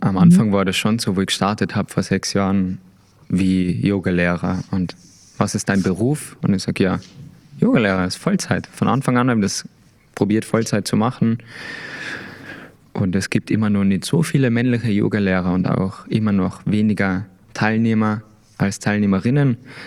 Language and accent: German; Tyrol, Austria; als Tiroler